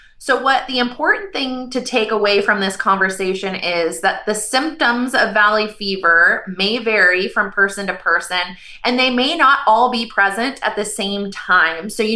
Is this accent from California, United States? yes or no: yes; California, United States; I'm born and raised in California, in Kern County, lived here my entire life.